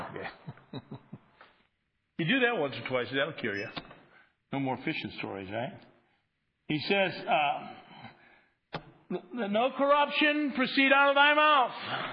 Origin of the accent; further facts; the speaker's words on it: Cedar Rapids, Iowa, United States; born there; I was born in Cedar Rapids, Iowa, where there's a church on every corner.